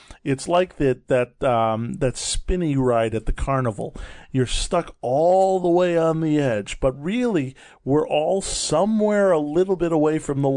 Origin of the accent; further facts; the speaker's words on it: Chicago, Illinois, United States; We're from Chicago